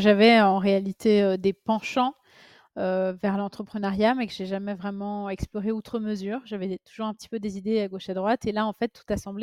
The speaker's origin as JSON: {"language": "French", "town": "Paris", "region": "Île-de-France", "country": "France", "tie": "born or raised there", "said": "donc c'est d'origine russe arménienne. Je suis arrivée en France à l'âge de 5 ans. J'ai grandi à Paris."}